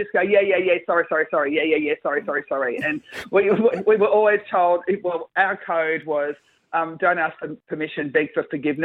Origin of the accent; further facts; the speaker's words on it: Dandenong, Victoria, Australia; And I grew up in Dandenong.